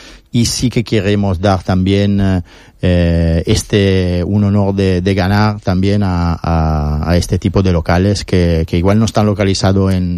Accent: Italy; Quería poner mi toque italiano también

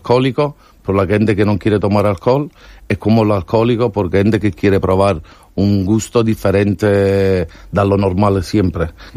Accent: Naples, Campania, Italy; Spanish is a second language; Como lo mismo que yo vengo de Napoli, y hacemos la pizza, una buena pasta

